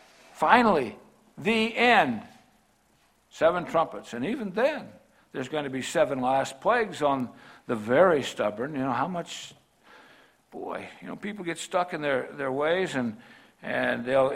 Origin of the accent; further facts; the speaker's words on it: California, United States; See, my hometown is the San Andreas Fault in California.